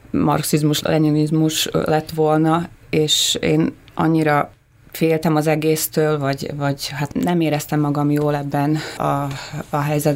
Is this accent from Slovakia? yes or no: yes; Slovakia; ahol viszont több mint 80% szlovákiai magyar él. Itt nőttem fel, szlovák iskolákba jártam. Ez egy ilyen deal volt a szüleim között, mivel hogy az apám szlovákiai magyar volt, és az anyám pedig Magyarországon született